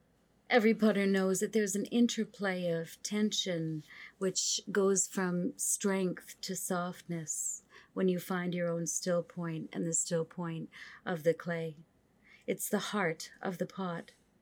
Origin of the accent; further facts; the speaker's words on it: Edmonton, Alberta, Canada; I am from Edmonton, Alberta, the land of shale and clay.